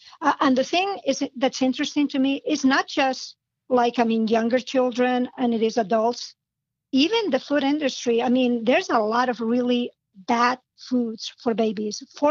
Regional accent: Barcelona, Catalonia, Spain; So I grew up in Barcelona, Spain, where food really matters to us, where we have healthy foods.

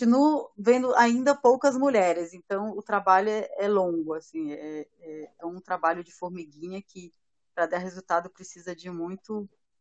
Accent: Belém, Pará, Brazil; Então, eu sou nascida e criada na periferia de Belém do Pará, uma família de sete irmãos.

